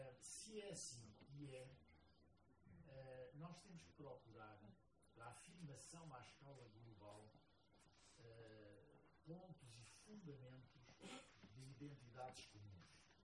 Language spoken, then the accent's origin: Portuguese; Angola; born there; eu nasci em Angola e a minha alma está sempre repartida entre dois países, Portugal e Angola, e sinto dos dois lados.